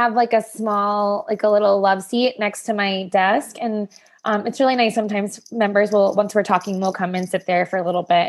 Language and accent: English; Ohio, United States; I'm from Ohio.